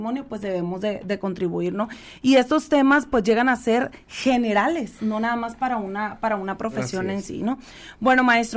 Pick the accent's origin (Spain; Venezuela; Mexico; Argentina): Mexico; Es necesario que lo sepamos como mexicanos, porque tenemos esa obligación